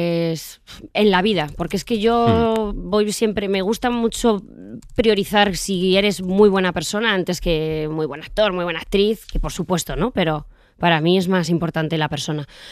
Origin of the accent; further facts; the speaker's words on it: Zaragoza, Aragon, Spain; born there; Luego tengo toda mi familia en Alcázar de San Juan, Ciudad Real. Yo fui la única que nací en Zaragoza